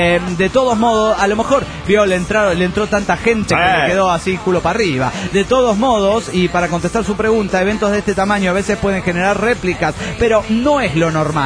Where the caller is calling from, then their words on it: Everett, Washington, United States; de Everett, Washington.